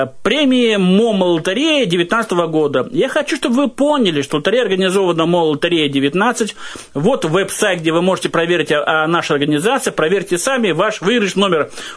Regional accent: Siberia, Russia; чем вот мы, сибиряки?

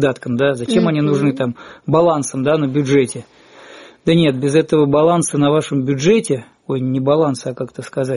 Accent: Tomsk, Tomsk Oblast, Russia; moved away; also born or lived in Leningrad; лет 10 с того момента, как я уехал из Томска, всегда очень сильно тянул в Томск.

